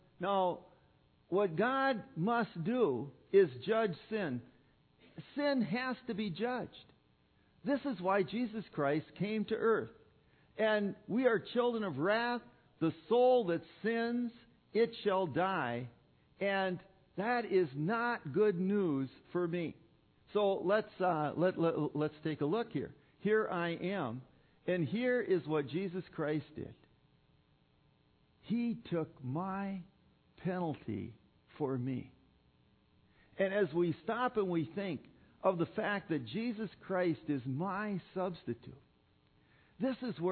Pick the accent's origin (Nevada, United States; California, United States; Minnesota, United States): Minnesota, United States; I came from the Iron Range, and there, up there, you know, that's still Minnesota, by the way.